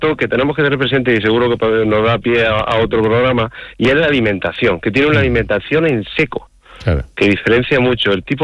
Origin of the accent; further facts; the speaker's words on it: Cuevas del Campo, Andalusia, Spain; Y entre ellos pues se encuentra mi pueblo, que se llama Cuevas del Campo.